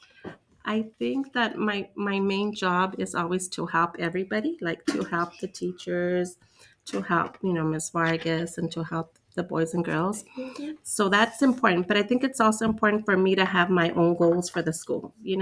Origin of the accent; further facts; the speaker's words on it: Boyle Heights, California, United States; I grew up in Boyle Heights. So I think it would be like something with Boyle Heights involved or, you know, the community.